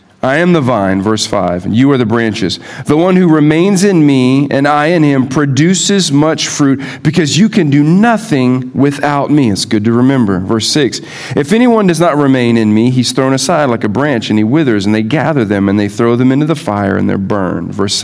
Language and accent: English; Houston, Texas, United States; now in Tennessee, United States; Growing up in Houston, we had 1.5 seasons. It was hot and really hot.